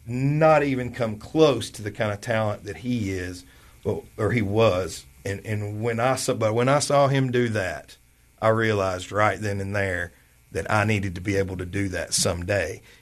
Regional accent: Livingston, Tennessee, United States; born there; So I was born in Livingston, Tennessee

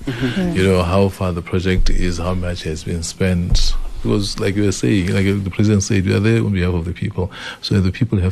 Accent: Selebi-Phikwe, Central District, Botswana; one in my hometown of Silepikwe

